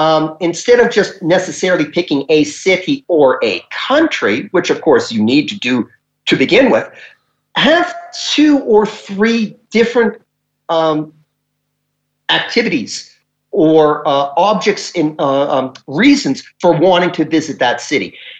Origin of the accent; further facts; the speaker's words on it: Canada; And as a Canadian, I certainly wouldn't see this back home.